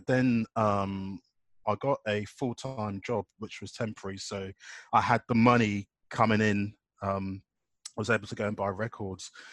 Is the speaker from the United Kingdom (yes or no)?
yes; Reading, South East England, United Kingdom; not just in my hometown of Reading in Berkshire, where I live